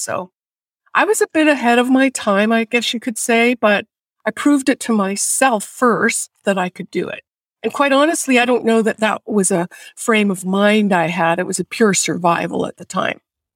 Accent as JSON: {"language": "English", "country": "Canada", "lives_now": "United States", "said": "I was new to the U.S. I'm from Canada and I had no support system, very few friends."}